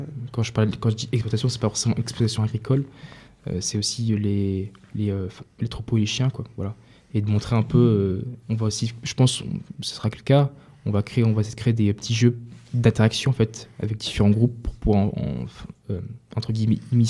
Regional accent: Digne-les-Bains, Provence-Alpes-Côte d'Azur, France; je viens de Digne, donc c'est pas à côté non plus

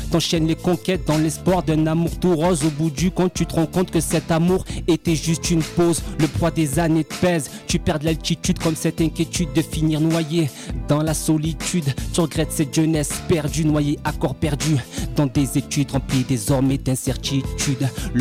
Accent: Marseille, Provence-Alpes-Côte d'Azur, France; moi je suis de Marseille, je vais dire les Marseillais, automatiquement, c'est sûr

